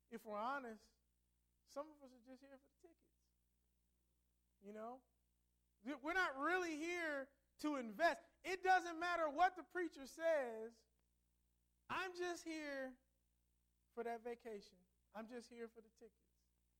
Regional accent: Ohio, United States; The important thing is BB, he and I grew up together in Ohio.

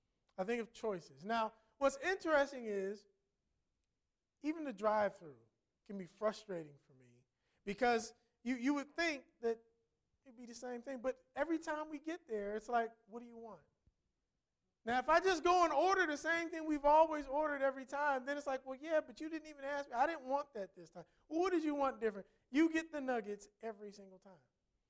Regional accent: Midwest, United States; we're from the Midwest, and they have a place called Captain D's.

